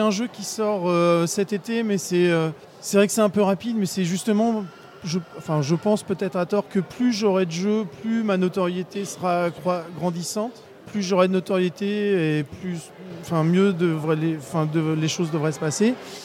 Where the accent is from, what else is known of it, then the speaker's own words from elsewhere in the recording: Rouen, Normandy, France; Fin janvier, dans ma ville natale, à Rouen.